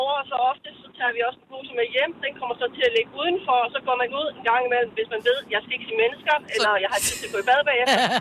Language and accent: Danish; Thyborøn, Central Denmark Region, Denmark; also born or lived in Zealand; Jamen, jeg er jo født og opvokset i Tiberon, har så boet på Sjælland de sidste 20 år.